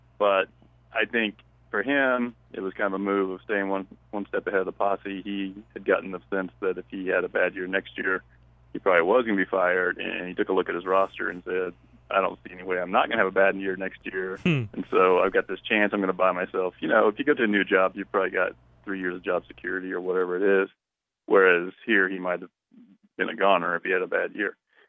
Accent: Trenton, Missouri, United States; I'm from Trenton, Missouri. So I'm in the general area.

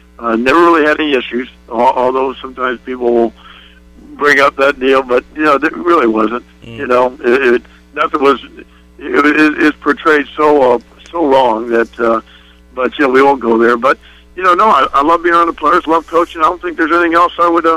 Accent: Florida, United States; also born or lived in Texas; growing up in Florida, and I was born in Texas, but I grew up in Florida.

